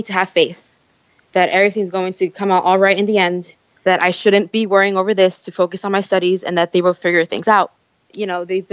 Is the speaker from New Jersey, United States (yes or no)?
yes; New Jersey, United States; We're both from Jersey, born and raised in Jersey.